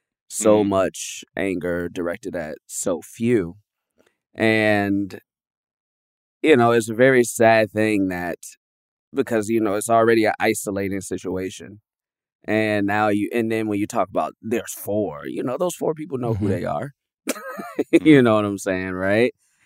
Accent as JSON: {"language": "English", "town": "Chicago", "region": "Illinois", "country": "United States", "tie": "born or raised there", "said": "I grew up in Chicago."}